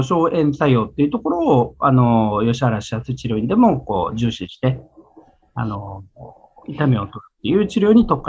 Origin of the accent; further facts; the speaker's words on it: Gifu, Japan; 私はですね、もともと飛騨の出身なので、